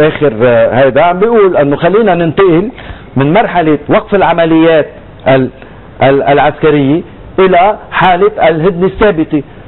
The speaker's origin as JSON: {"language": "Arabic", "country": "Lebanon", "said": "شو لنا كلبنانيين نحن شو لنا دخل بهالمساله؟"}